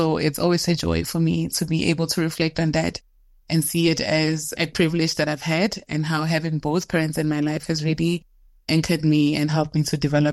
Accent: Atteridgeville, Gauteng, South Africa; I'm from Atteridgeville, a township in Pretoria. I grew up with my siblings. I have three siblings. I'm second of four. We are two girls and two boys, and both parents.

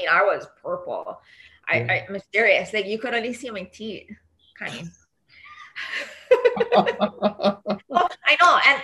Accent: Kalihi, Hawaii, United States; I could never legally say that I was raised in Aleva Heights. Because you know what I mean? You have Aleva Heights and then you have Kalihi. And I'm like, on the border, so we have a Kalihi zip code.

